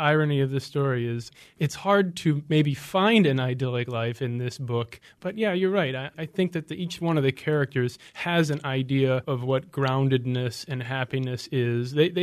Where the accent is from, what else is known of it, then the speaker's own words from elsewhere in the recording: New Haven, Michigan, United States; Actually, I grew up in a small town. It was a village back then. It's different now. North of Mount Clemens, a place called New Haven, Michigan, which is a really neat place to grow up